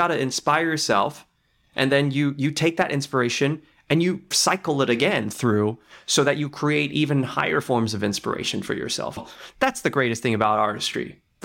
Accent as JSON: {"language": "English", "town": "Brisbane", "region": "Queensland", "country": "Australia", "tie": "born or raised there", "also_born_or_lived": "Taiwan", "said": "I was born in Taiwan. My parents and I moved to Australia, to Brisbane. As a first-gen immigrant"}